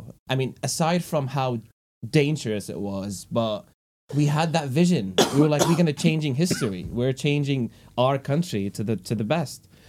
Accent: Damascus, Damascus Governorate, Syria; I'm from Syria, from Damascus, as you guys know.

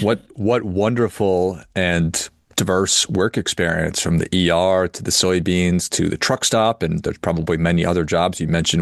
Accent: Minnesota, United States; Well, I've been to Iowa, and I'm from Northern Minnesota.

